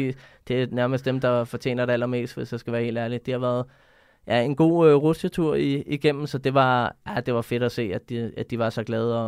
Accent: Brøndby, Capital Region of Denmark, Denmark; det var ikke i nærheden at være det samme som hjemme i Brøndby

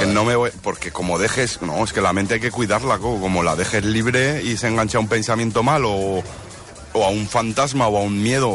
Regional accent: Azuara, Aragon, Spain; Un amigo de mi pueblo, de lo que hablábamos antes, de Azuara.

